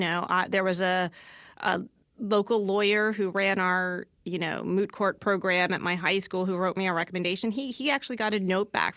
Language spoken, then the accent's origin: English; Virginia, United States; You know, I grew up in Southern Virginia, and Virginia is a state that has fabulous schools.